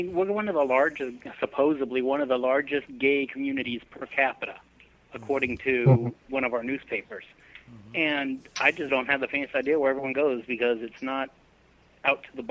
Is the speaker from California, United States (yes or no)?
yes; Los Angeles, California, United States; now in Columbus, United States; I grew up in Los Angeles.